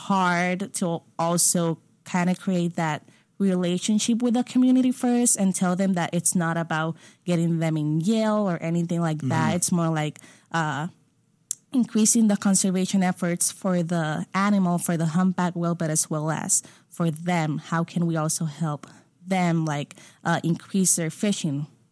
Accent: Puerto Rico; since I'm from Puerto Rico and fishing, it's like a thing over there as well.

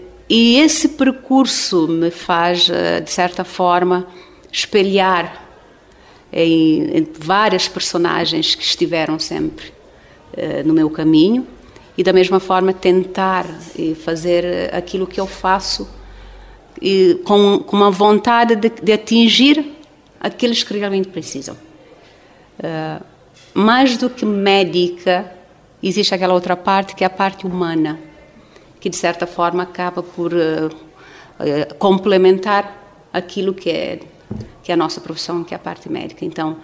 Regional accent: São Miguel, Santiago, Cape Verde; also born or lived in Brazil; Eu sou natural de Santiago Norte, mais concretamente do Conselho de São Miguel, zona de Flamengos. Primeiramente, os meus estudos foram aqui em Santiago Norte, posteriormente para a praia, depois fui para o Brasil para fazer a licenciatura

